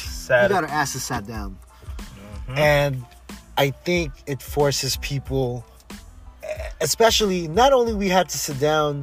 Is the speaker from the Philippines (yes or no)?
yes; Philippines; Me being Filipino, connected, like, I'm connected with the Hispanics so much because we're all immigrants. We all immigrated from a country.